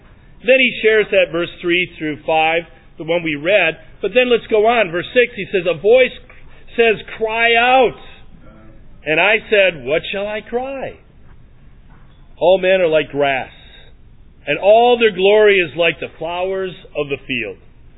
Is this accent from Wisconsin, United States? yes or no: yes; Green Bay, Wisconsin, United States; I'm from Green Bay, that's why everybody's...